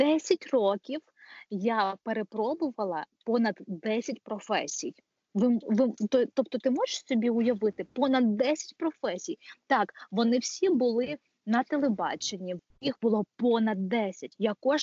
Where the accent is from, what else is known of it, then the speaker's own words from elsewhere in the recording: Cherkasy, Cherkasy Oblast, Ukraine; Київ, я сама родом з Черкас